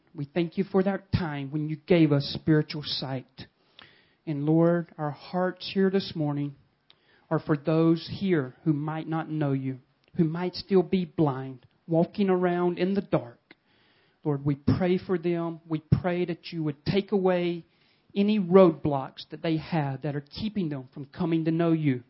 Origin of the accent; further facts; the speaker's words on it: the South, United States; I'll give you one example from my home country of America. I live in the southern part of the United States, and it's known as the Bible Belt.